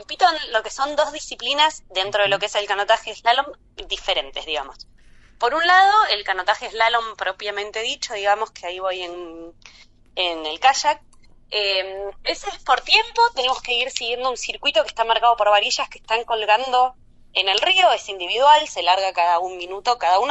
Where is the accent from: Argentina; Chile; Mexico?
Argentina; Necochea, Buenos Aires Province; born there; nací en Necochea, pero en ese momento vivía en La Plata, donde había ido a estudiar, y entrenaba en Buenos Aires